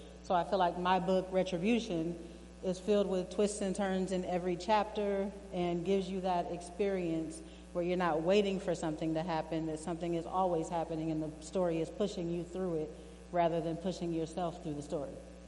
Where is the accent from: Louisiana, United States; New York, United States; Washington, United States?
Washington, United States; Seattle; also born or lived in California; I was born in California but raised in Seattle, so a local Seattleite.